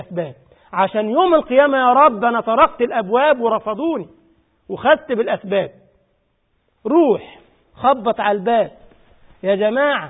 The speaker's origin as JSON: {"language": "Arabic", "country": "Egypt", "said": "يعني انا مثلا مصري"}